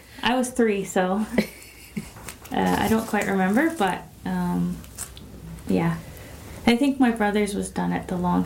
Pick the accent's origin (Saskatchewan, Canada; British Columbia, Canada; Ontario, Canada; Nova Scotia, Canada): British Columbia, Canada; Penticton; And I said that I'm from Penticton.